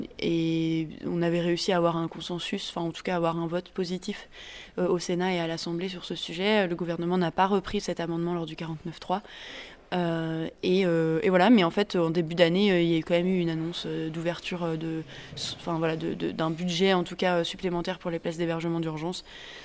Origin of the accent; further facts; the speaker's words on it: Brittany, France; moved away as an adult; also born or lived in Belgium; now in Vienna, Austria; sénatrice écologiste, représentant les Français de l'étranger. Je suis originaire de Bretagne, j'ai fait des études franco-allemandes, j'ai vécu pendant ces dernières années à l'étranger, en Belgique et puis maintenant en Autriche, à Vienne.